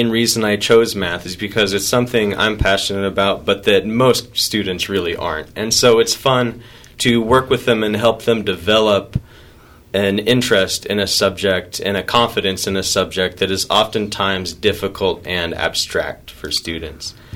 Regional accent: Lindsborg, Kansas, United States; Yeah, I'm from Lindsborg, Kansas.

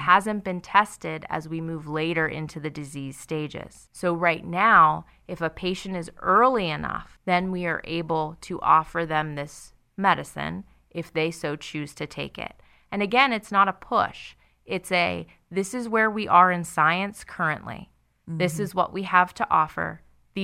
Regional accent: Blairsville, Pennsylvania, United States; I am. I'm from Blairsville, Pennsylvania, so I grew up there my entire life.

